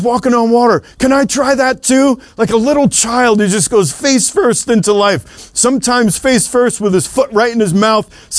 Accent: New York City, New York, United States; And I thought growing up in New York City, I knew what a foul mouth was.

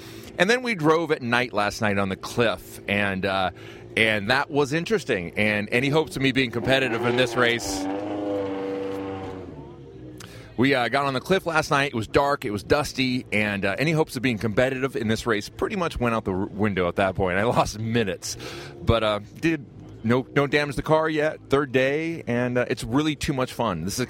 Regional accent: New Mexico, United States; I'm originally from New Mexico, and our last stage of the day is dirt that looks like New Mexican dirt.

